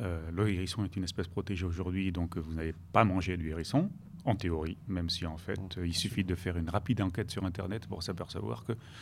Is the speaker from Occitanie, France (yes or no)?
yes; Occitanie, France; Moi, je suis originaire des Corbières.